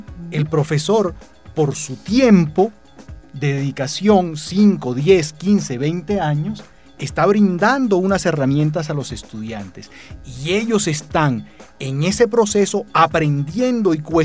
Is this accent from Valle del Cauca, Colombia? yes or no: no; San Jacinto, Bolívar, Colombia; born there; Yo nací en San Jacinto Bolívar.